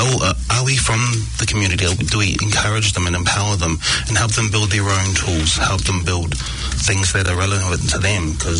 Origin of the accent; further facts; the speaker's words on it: Auckland, New Zealand; Growing up in South Auckland